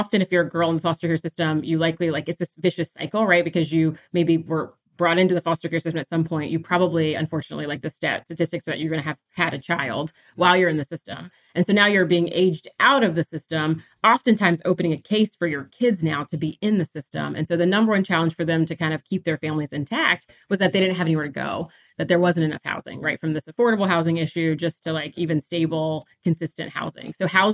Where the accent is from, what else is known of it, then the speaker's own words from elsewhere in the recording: Virginia, United States; I'm a Virginia girl, so born and raised in Virginia. And then I moved to Pennsylvania and did my master's in Pennsylvania.